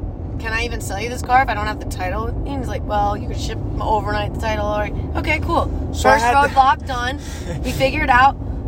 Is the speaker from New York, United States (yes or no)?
yes; New York, United States; I'm a New Yorker. I don't even want to put anything from New Jersey in my name.